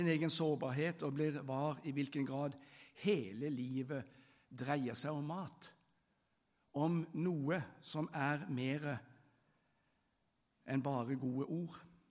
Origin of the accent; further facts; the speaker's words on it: Kristiansand, Agder, Norway; also born or lived in Arendal; Men når jeg var 2 år, så flyttet de til Kristiansand, og jeg flyttet selvfølgelig med der. Og jeg sier at jeg er Kristiansand, men hvis det er folk spør hvor er du født, så er jeg jo født i Arendal.